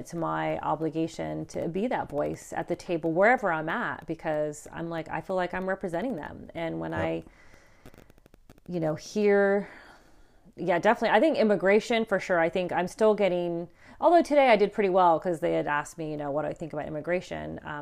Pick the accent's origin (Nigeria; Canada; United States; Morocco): Morocco; and then so even though I grew up in Morocco